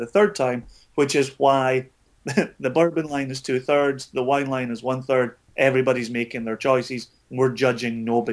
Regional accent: Scotland, United Kingdom; I'm just Scottish. That's all I've got going for me.

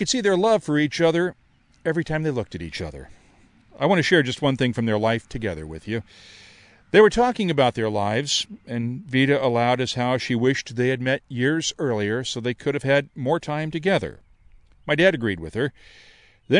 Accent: Indianapolis, Indiana, United States; If you've ever visited Indianapolis, my hometown, or seen it on TV, his work really did help shape the city's skyline.

